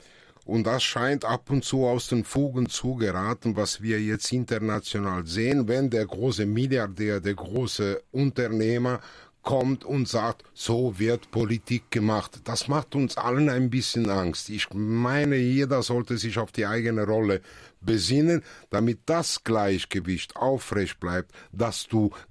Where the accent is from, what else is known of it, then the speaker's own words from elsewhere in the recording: Italy; Ich muss das sagen, ich bin Italiener.